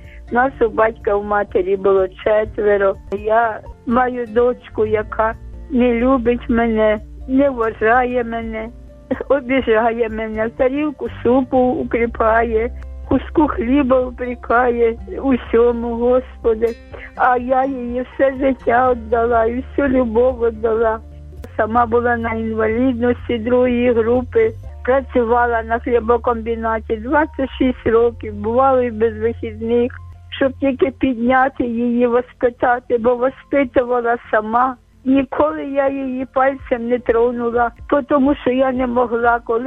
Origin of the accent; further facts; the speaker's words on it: Kyiv, Ukraine; я з Києва, з Оболоні.